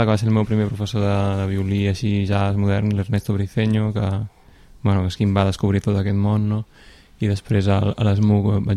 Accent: Cambrils, Catalonia, Spain; l'Escola de Música de Cambrils, que és el meu poble, a Tarragona

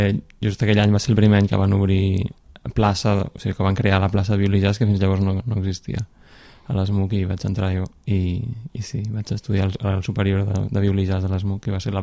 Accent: Cambrils, Catalonia, Spain; l'Escola de Música de Cambrils, que és el meu poble, a Tarragona

